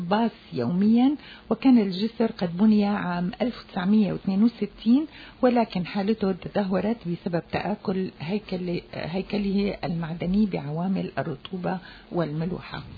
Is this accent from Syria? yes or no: yes; Syria; نحن كلياتنا هون سوريين بكل ما تحمل هالكلمة من معنى. نحن سوريين